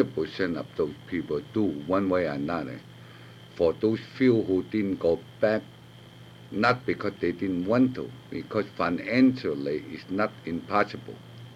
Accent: China; English is a second language; And besides, I speak in because I'm coming from China.

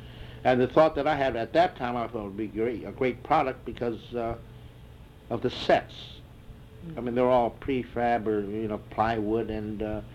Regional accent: United States; my identity as an American Chinese is even more beneficial because I'm more easily identified.

